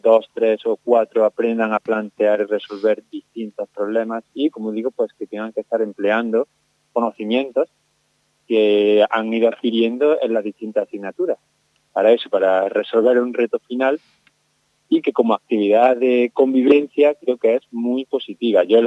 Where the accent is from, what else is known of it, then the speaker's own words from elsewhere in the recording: Andalusia, Spain; yo soy de Andalucía, y bueno, pues aquí tenemos una buena red